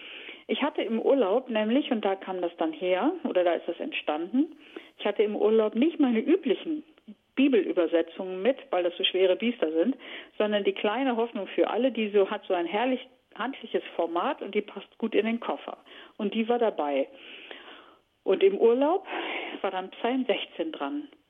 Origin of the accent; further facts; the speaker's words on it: Germany; mal mein Heimatland mehr zu erkunden. Es gibt so viele Gegenden in Deutschland, wo ich noch nie war.